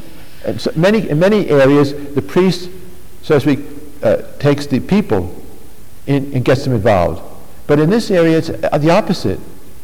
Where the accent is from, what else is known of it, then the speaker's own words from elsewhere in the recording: Brooklyn, New York, United States; I come from Brooklyn. In Brooklyn, for every 100 black babies conceived in the womb, 70 are aborted.